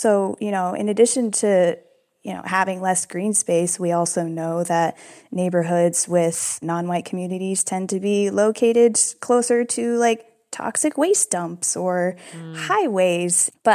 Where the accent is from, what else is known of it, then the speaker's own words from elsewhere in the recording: United States; I'm American, I am mixed race.